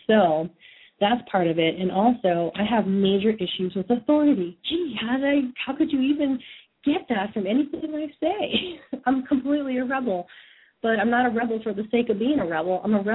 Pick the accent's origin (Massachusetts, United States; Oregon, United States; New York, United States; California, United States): Massachusetts, United States; You know, I'm from Massachusetts, and I decided that I'm going to ask this question.